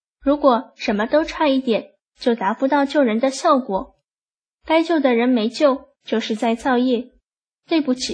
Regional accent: China; 小的时候在大陆很精进，经常和外婆一起学法，还会背红银。

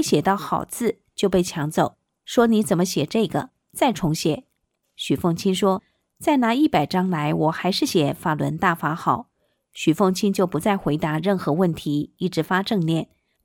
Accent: Sichuan, China; 我老家是四川的

